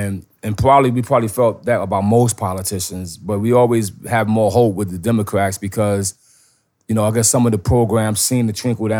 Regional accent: New York, United States; I'm from New York, so I know how he's talking. To me, I don't hear the ego. I'm like, that's New York, man.

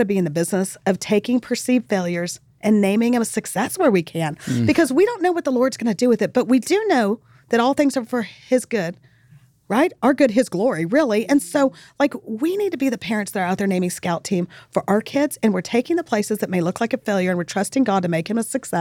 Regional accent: El Paso, Texas, United States; And I grew up in El Paso. It's on the border.

